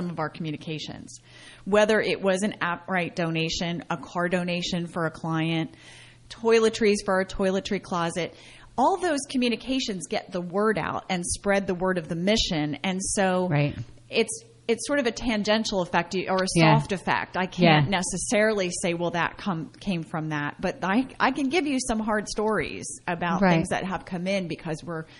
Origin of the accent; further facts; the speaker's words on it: Pennsylvania, United States; I'm from central Pennsylvania.